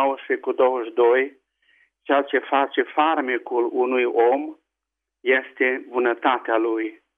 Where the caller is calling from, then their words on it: United States; Sunt tot eu din America